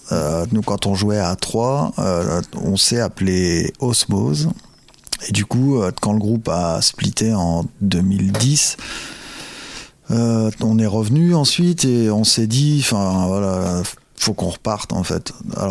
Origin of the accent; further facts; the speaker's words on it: Melle, Nouvelle-Aquitaine, France; Mais nous, sinon, nous, on est de Mel, comme dans les alentours de Mel.